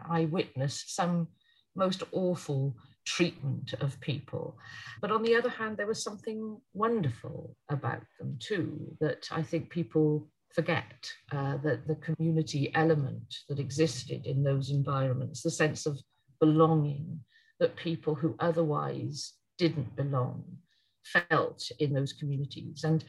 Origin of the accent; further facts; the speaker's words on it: Wales, United Kingdom; I grew up in Wales. I think it's an important factor in my life that I grew up within a small community, in fact, a very small community, basically lived in the middle of nowhere